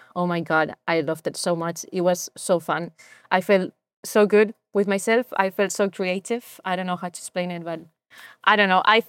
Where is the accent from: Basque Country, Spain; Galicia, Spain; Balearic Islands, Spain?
Galicia, Spain; is next to my house, my hometown.